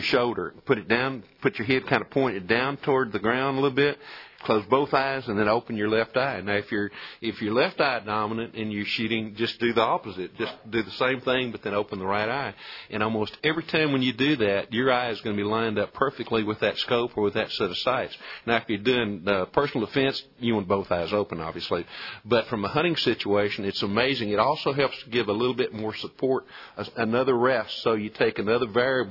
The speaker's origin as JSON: {"language": "English", "region": "Texas", "country": "United States", "tie": "born or raised there", "said": "When I was a youngster growing up in Colorado County"}